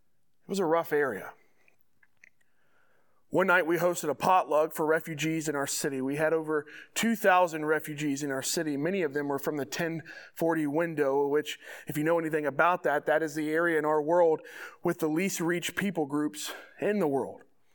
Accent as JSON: {"language": "English", "region": "Georgia", "country": "United States", "also_born_or_lived": "Worcester, Massachusetts", "moved": "as an adult", "said": "Most of you probably know that my family moved here from Massachusetts. We're originally from Georgia, but we moved to Massachusetts after seminary to plant a church in Worcester, Massachusetts."}